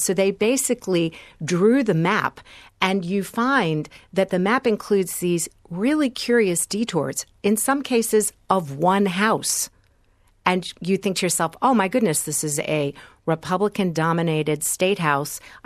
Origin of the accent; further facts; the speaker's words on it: the South, United States; I grew up in the American South